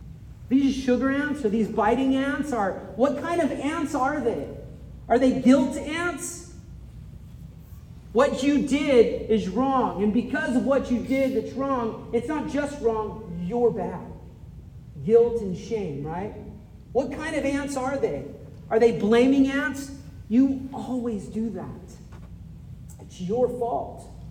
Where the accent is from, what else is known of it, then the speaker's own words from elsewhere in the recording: California, United States; Growing up in California, there was all of these little, my mom called them sugar ants.